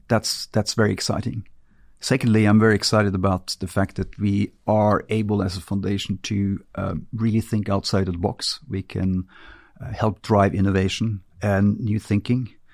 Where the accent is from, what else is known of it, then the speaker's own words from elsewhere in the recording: Norway; moved away as an adult; I grew up right outside of Oslo